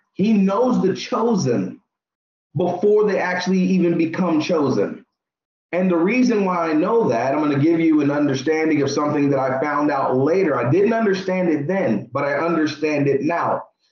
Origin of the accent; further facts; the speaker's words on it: San Jose, California, United States; I'm actually born and raised in the Bay Area, San Jose, California. I'm 47 years old.